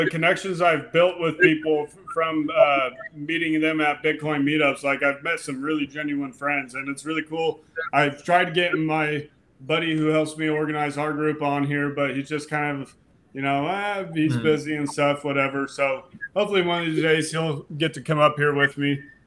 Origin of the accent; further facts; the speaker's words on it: California, United States; especially I'm from California. So living through, during COVID under Mussolini, you know, just, it sucked. And I wanted to get out of there so bad.